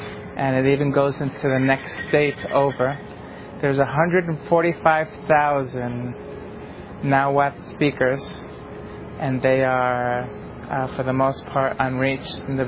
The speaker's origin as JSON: {"language": "English", "town": "Brooklyn", "region": "New York", "country": "United States", "tie": "born or raised there", "also_born_or_lived": "Staten Island", "said": "I grew up in Brooklyn, New York City, and then I ended up moving to Staten Island in my high school years."}